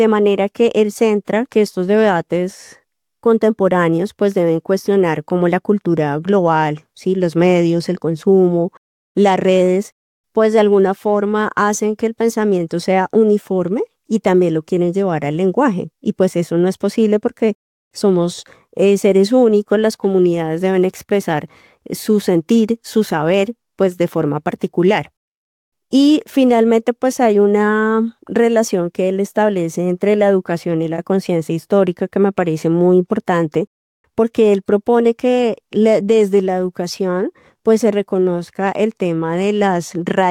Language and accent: Spanish; Colombia